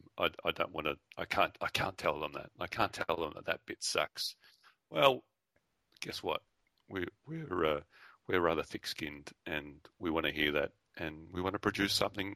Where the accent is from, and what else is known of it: Australia